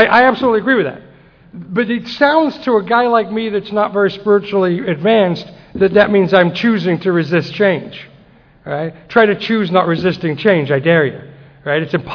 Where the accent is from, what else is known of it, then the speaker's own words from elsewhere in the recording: Las Vegas, Nevada, United States; So, I'm from Las Vegas. And I worked in the car business for a number of years, 14, 15 years.